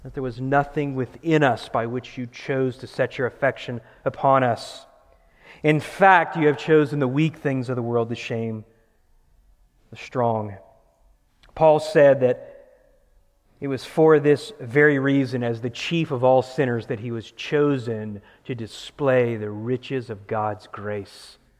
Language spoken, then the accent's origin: English; Green Bay, Wisconsin, United States; That's the way it was growing up in Green Bay, Wisconsin, right?